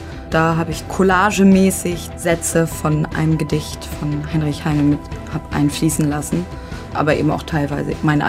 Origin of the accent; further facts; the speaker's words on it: Paris, Île-de-France, France; German is a second language; moved away as an adult; also born or lived in Kiel / Bolivia; now in Berlin, Germany; Und dann bin ich in Paris aufgewachsen, bis zu meinem 19. Lebensjahr. Und ich bin in Berlin seit 2009.